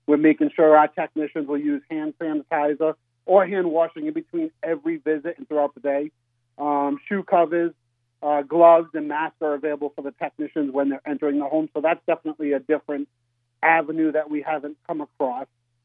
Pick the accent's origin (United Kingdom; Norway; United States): United States; Rhode Island; I'm originally from Rhode Island.